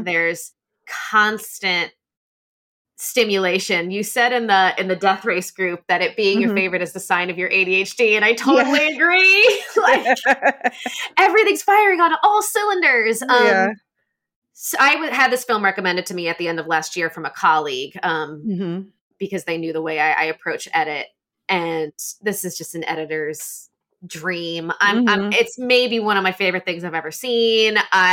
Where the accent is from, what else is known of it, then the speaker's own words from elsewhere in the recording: New York City, New York, United States; So yeah, the New York aspects of it as a New Yorker, was pretty cool to see.